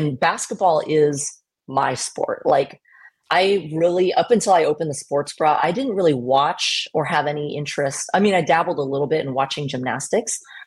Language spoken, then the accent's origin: English; Portland, Oregon, United States; So I was born and raised in Portland.